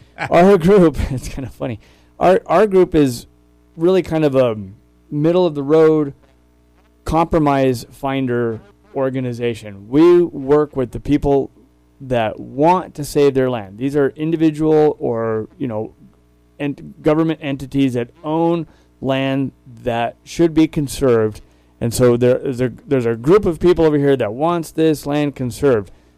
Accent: El Paso, Texas, United States; I mean, I'm from El Paso. I grew up on the mountain on the north.

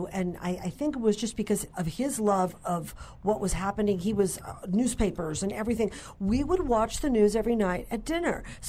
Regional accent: Hollywood, California, United States; Because growing up in Hollywood, he would take me to this little bank on Hollywood Boulevard, and I looked forward to it.

